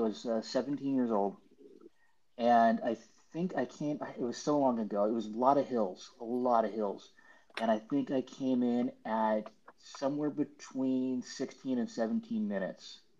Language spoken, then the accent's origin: English; Novato, California, United States; now in Dublin, United States; So I grew up in the Bay Area, and I don't still live in the Bay Area. I left the Bay Area for many years, moved back here in 2010, and I've been living pretty much in Dublin since then.